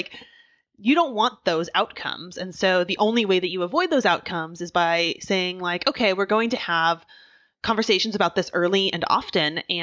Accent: Oregon, United States; Well, I grew up in Oregon, so I'm going to go one night while it rains because I'm fine with the rain.

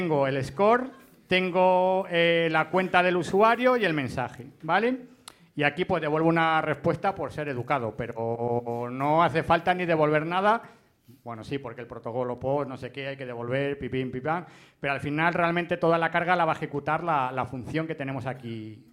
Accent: León, Castile and León, Spain; yo soy de León y me gustan las cosas así.

